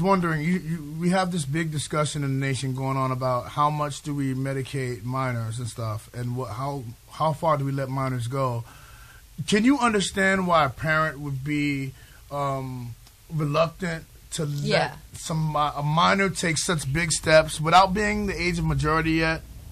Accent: New York City, New York, United States; I'm from Harlem and we're taught if it doesn't affect us, we don't really care that much, right?

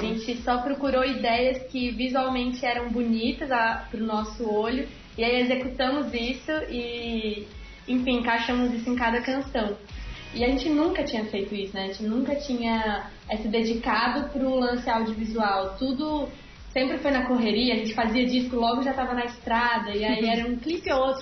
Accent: Araguaína, Tocantins, Brazil; a gente enche a boca para falar que somos de Araguaína, que somos Tocantins, e contar um pouco desse lugar sempre foi uma vontade, assim.

